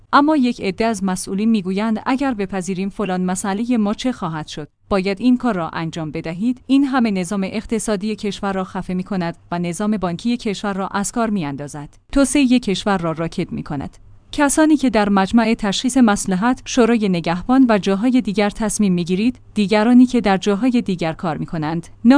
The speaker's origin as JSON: {"language": "Persian", "country": "Iran", "said": "من به سهم خودم و به عنوان یک ایرانی"}